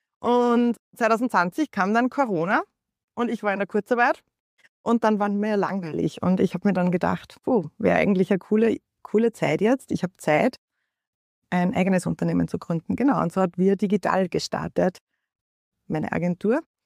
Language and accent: German; Upper Austria, Austria; ich sitze in Linz, das hört man auch an meinem Akzent. Ich bin gebürtige Oberösterreicherin